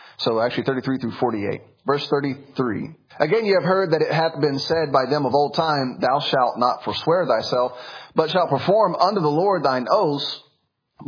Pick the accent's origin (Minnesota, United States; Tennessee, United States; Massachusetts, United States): Tennessee, United States; Memphis; I grew up in the streets. I grew up in Memphis, Tennessee. It was a very violent upbringing.